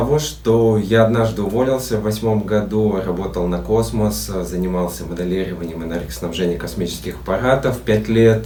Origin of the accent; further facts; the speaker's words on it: Tomsk, Tomsk Oblast, Russia; Я сам родом с Томска и проехал с Томска до нашего юга Черного моря